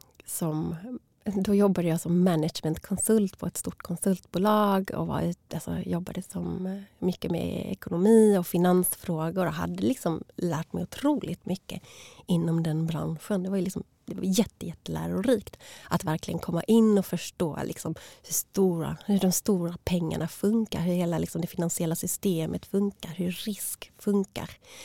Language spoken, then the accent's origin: Swedish; Malmö, Skåne, Sweden; jag är född liksom väldigt tidigt 80-tal.